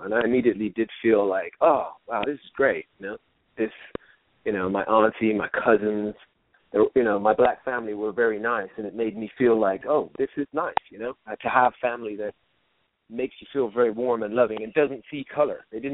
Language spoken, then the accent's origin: English; United Kingdom; accent: British; And, you know, I remember getting kind of bullied and picked on.